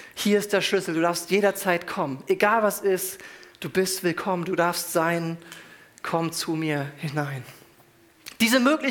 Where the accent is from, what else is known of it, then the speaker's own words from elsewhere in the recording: Lüneburg, Lower Saxony, Germany; in Lüneburg, wo ich herkomme